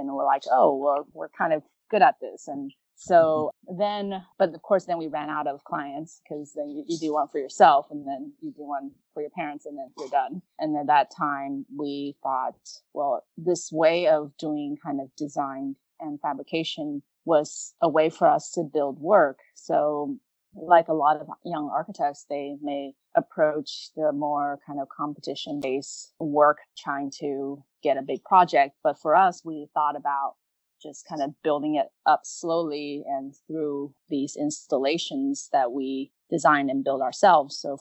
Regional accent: Los Angeles, California, United States; also born or lived in Taipei, Taiwan; So I grew up in Los Angeles in the suburbs, and my parents were developers, but right before we moved to LA, I was born in Taipei

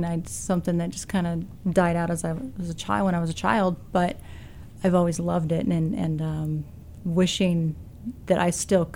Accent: Long Beach, California, United States; I was born in Long Beach, California. So okay. I've lived here in Southern California. Oh, not here, but I lived in Southern California for most of my life.

